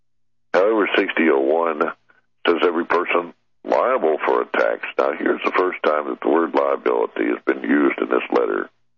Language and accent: English; Shreveport, Louisiana, United States; It's a letter to Mr. Claudie Baker in Shreveport, Louisiana. I hear my hometown.